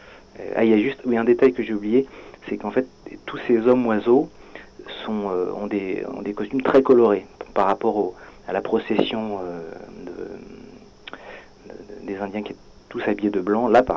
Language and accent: French; France; je suis français donc je peux comprendre